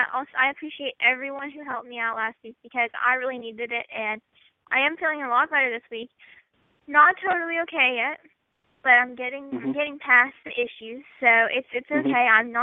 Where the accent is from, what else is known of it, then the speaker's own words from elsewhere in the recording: Cincinnati, Ohio, United States; You guys know I'm from the city. I'm from Cincy. I moved to a really small town where everybody knows everything.